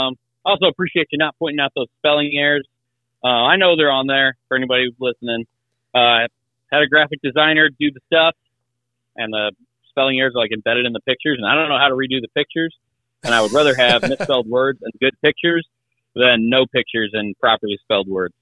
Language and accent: English; Illinois, United States; And I grew up in Southern Illinois when we still had quail.